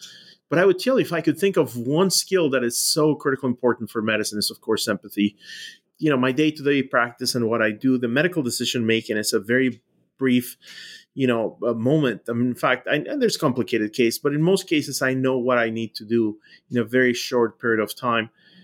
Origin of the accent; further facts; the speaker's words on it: Mexico; I grew up in Mexico, and I decided I want to go into medicine.